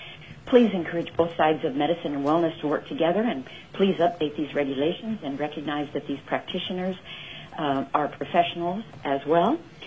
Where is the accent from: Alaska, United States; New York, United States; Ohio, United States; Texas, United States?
Alaska, United States; Soldotna; from Soldotna, and I'm just an interested state resident.